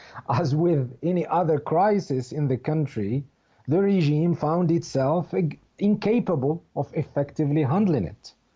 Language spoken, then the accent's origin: English; Skikda, Skikda Province, Algeria; even in my hometown where my small family lives, Skikta, in the eastern part of the country.